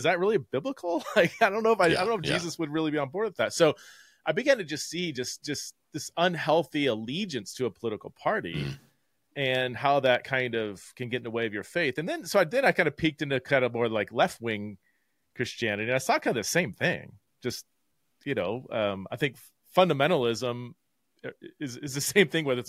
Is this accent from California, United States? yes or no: yes; California, United States; now in Boise, United States; I'm in Boise, Idaho. I'm from California, but been here about 10 years.